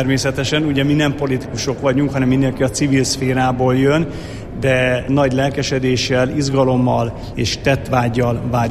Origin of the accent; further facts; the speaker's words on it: Miskolc, Borsod-Abaúj-Zemplén, Hungary; Én 1972. augusztus 5-én születtem, miskolci vagyok, Miskolcon nőttem fel, Miskolcon végeztem tanulmányaimat a Berzevici Kereskedelmi és Vendéglátó Szakközépiskolában